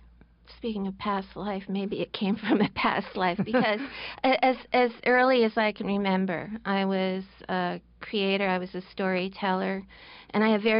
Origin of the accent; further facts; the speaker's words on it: Livingston Manor, New York, United States; It's a very special experience growing up where I grew up. I grew up in Livingston Manor in what was once known as the Borscht Belt because of the Jewish hotel.